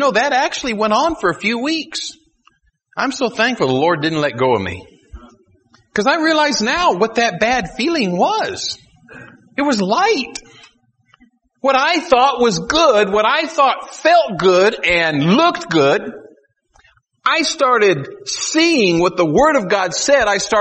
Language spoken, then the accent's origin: English; Tucson, Arizona, United States; And I grew up in Tucson and man, there's a lot of hippies in Tucson.